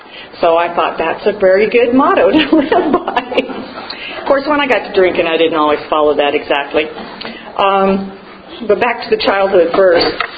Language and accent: English; Hardin, Montana, United States; back to where I grew up in Hardin, Montana for several years. A couple of times we lived there. Dad being a cowboy meant we moved around to ranch to ranch to ranch